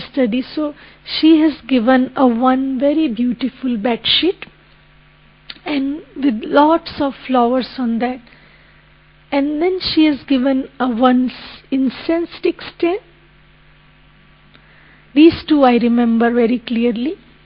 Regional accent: Mount Abu, Rajasthan, India; everybody knew me that I'm from Mount Abu and, you know, from Brahma Kumaris.

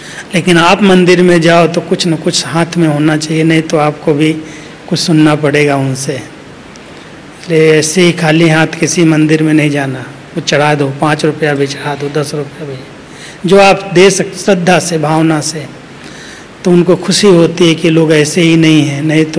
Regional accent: Uttar Pradesh, India; मेरा भी परिचय जब दिया कि मैं भी यूपी से हूँ

